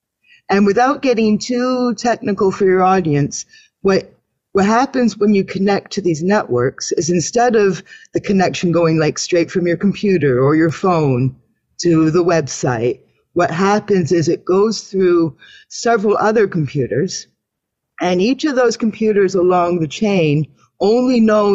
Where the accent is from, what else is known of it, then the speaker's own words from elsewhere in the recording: Canada; because I'm a Canadian woman.